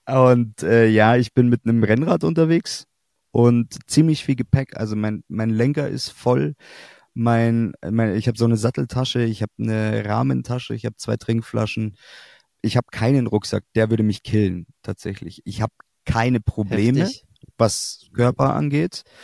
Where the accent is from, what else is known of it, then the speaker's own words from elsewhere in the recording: Glonn, Bavaria, Germany; Man muss dazu sagen, ich bin aus Glonn losgefahren, da wo wir beide aufgewachsen sind.